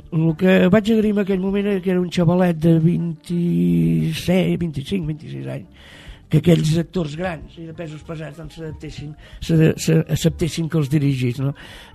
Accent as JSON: {"language": "Catalan", "town": "Barcelona", "region": "Catalonia", "country": "Spain", "said": "soc d'Horta, del barri d'Horta, dels que encara anem a Barcelona quan hem d'anar a comprar alguna cosa"}